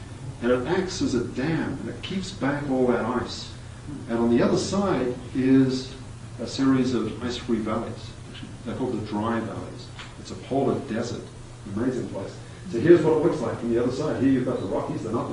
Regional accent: Auckland, New Zealand; I grew up in Auckland

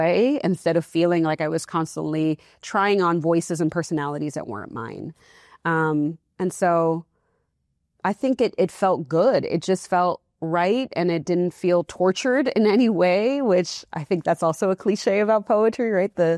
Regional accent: Puerto Rico; moved away; And so growing up in Puerto Rico, it's so interesting because nowadays I'm constantly trying to get back to Puerto Rico and I feel this really deep homesickness.

